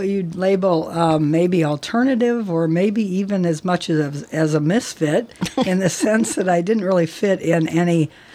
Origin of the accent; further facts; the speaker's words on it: Kennewick, Washington, United States; No, I am not. But I am a Washingtonian.